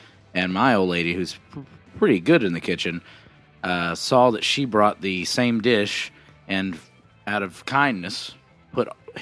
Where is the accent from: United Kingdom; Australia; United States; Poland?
United States; As an American